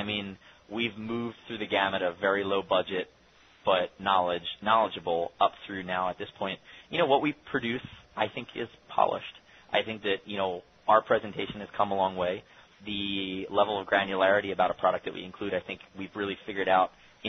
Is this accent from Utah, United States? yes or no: no; Philadelphia, Pennsylvania, United States; We're Northeast guys. So we're from Philadelphia in the suburbs. We're fast-talking, high-energy, fast movers.